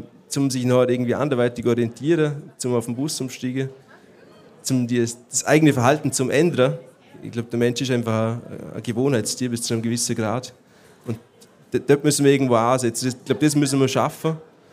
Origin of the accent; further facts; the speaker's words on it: Alberschwende, Vorarlberg, Austria; Ich komme jetzt zum Beispiel aus Alberschwende, Bregenzer Wald, ich glaube, da kann man sagen, ist eine ländliche Region.